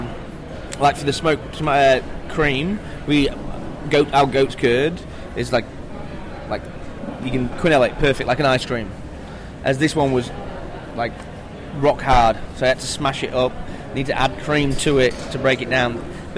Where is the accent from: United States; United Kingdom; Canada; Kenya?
United Kingdom; England; even though I'm originally from England